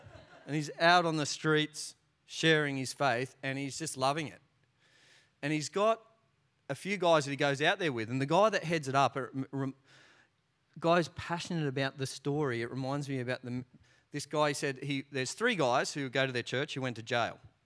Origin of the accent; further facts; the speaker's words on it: Australia; I'm an Aussie.